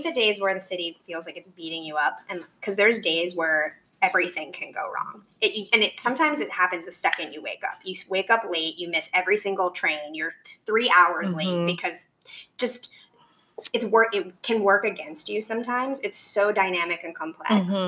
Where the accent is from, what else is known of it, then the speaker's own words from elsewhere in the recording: Massachusetts, United States; born there; now in New York, United States; So I've been in New York for about 4 years, and I was born outside of Boston.